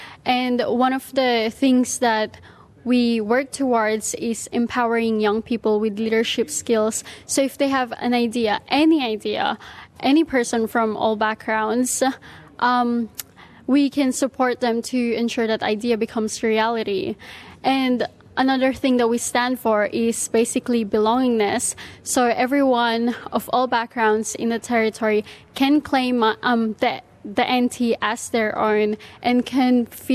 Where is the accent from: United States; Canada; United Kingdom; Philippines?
Philippines; now in Australia; I'm Filipino-Australian